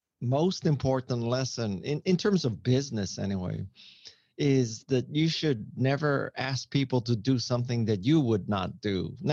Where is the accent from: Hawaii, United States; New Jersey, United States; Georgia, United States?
Hawaii, United States; Honolulu; I grew up in Honolulu, Hawaii. I went to a college prep school. I come from a lower middle class family in Hawaii.